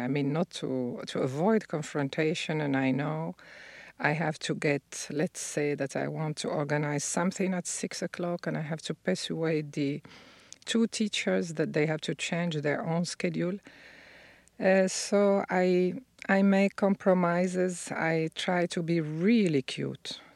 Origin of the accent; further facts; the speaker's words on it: Fez, Fès-Meknès, Morocco; English is a second language; like I am from Fez, which is this 9th century old city with a lot of crafts.